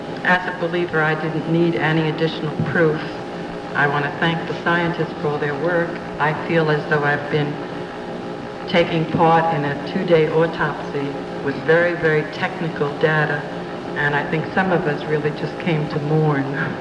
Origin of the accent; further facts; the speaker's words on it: Croton-on-Hudson, New York, United States; from Croton on the Hudson, New York.